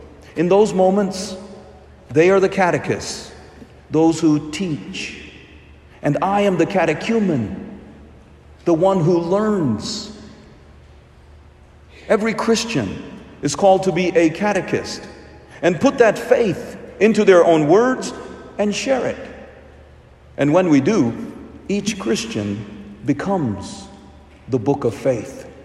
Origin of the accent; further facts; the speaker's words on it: Kerala, India; On one trip to India, we visited my home state of Kerala